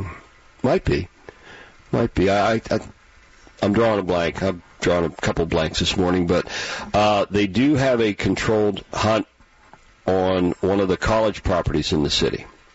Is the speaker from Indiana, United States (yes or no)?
no; Altoona, Pennsylvania, United States; Sure, I grew up in Altoona, so there you go.